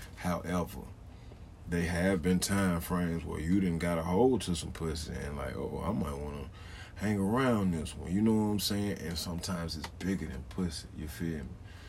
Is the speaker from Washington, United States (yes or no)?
no; Birmingham, Alabama, United States; I grew up in Birmingham in the hood, like, so it's more black community type thing growing up, you feel me?